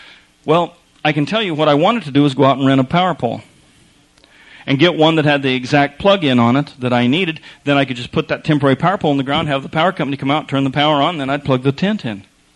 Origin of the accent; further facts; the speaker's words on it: Denver, Colorado, United States; because I grew up in Denver.